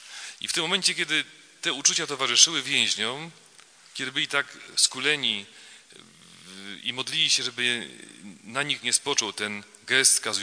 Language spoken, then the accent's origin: Polish; Silesian Voivodeship, Poland; mamy w naszej diecezji, pochodzę z Bielsko-Żywieckiej, piękne miejsca, bo to jest diecezja beskidzka, więc są góry